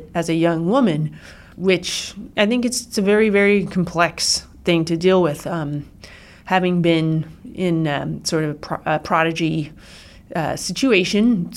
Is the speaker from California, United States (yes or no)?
yes; California, United States; I grew up in California before and then had major culture shock coming to the East Coast and here and starting a whole new world at the Curtis Institute